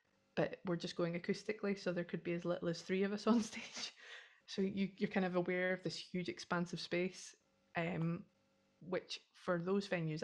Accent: Scotland, United Kingdom; This is one of these things where being Scottish, you look at the pronunciation of a place name and you think, can't be that, and actually it is.

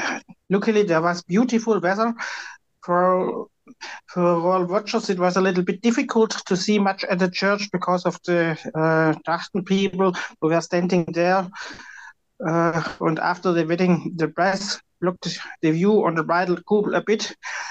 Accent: Germany; English is a second language; from Germany.

